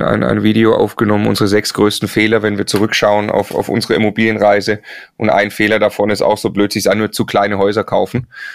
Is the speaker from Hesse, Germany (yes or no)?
no; Leonberg, Baden-Württemberg, Germany; also born or lived in Stuttgart; weil ich in Leonberg groß geworden bin, geboren in Stuttgart.